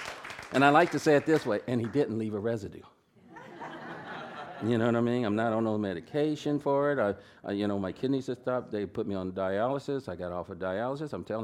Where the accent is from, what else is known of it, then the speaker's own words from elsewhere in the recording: Atwater, California, United States; I'm not a Virginian. And I was raised in California. Okay. I was raised down in this valley, little town called Atwater. Dad was in the military, and we got stationed there years ago.